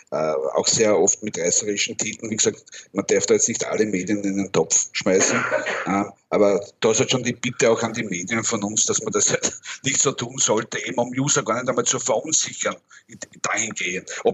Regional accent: Austria

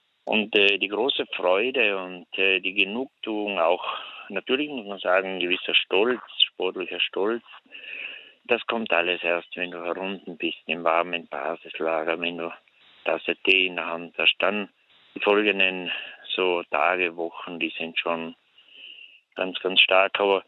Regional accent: South Tyrol, Italy; Ich bin jetzt bei uns in Südtirol

